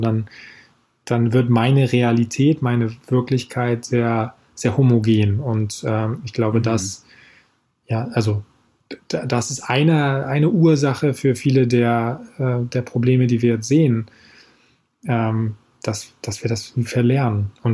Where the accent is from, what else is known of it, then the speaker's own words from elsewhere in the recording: Hamburg, Germany; Genau, als Hamburger würde ich noch sagen, immer eine Handbreit Wasser unterm Kiel.